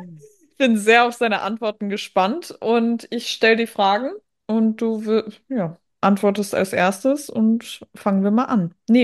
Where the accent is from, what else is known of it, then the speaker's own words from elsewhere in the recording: Cologne, North Rhine-Westphalia, Germany; ich komme aus Köln.